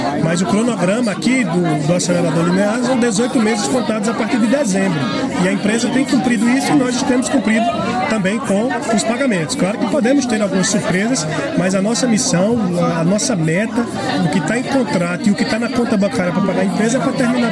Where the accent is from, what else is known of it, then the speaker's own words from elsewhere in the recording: Paraíba, Brazil; Eu sou sertanejo, eu sei a dificuldade do sertanejo ser atendido, né?